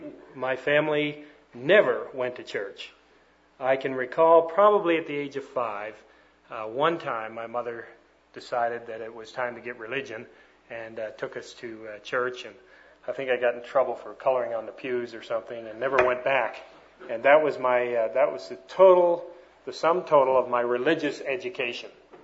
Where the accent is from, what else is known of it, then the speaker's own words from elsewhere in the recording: Canada; I was born and raised in Canada. I'm 41 years old, in case you're wondering.